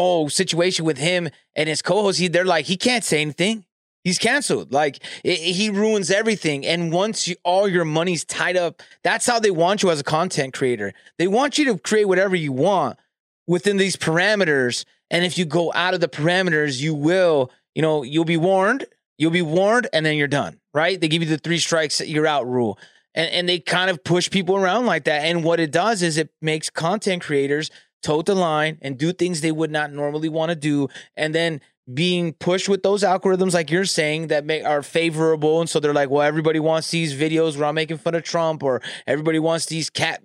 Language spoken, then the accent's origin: English; California, United States; And mind you, I'm from California, so again, I'm sure everybody's, you know, they're more biased on the West Coast music.